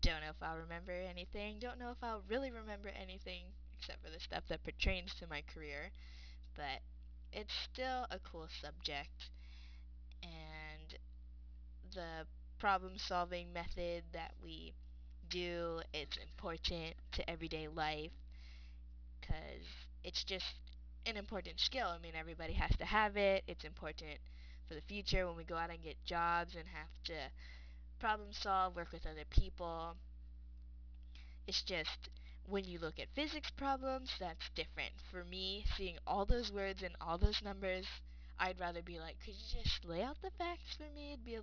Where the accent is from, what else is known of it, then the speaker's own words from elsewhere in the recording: Kona, Hawaii, United States; I'm from the Big Island of the beautiful state of Hawaii. I was born and raised in a town called Kona